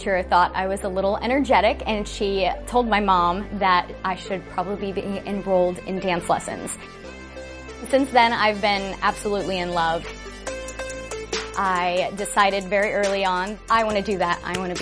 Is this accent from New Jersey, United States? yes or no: no; Spring Hill, Florida, United States; I'm from Spring Hill, Florida, and this is my rookie season as a Tampa Bay Buccaneers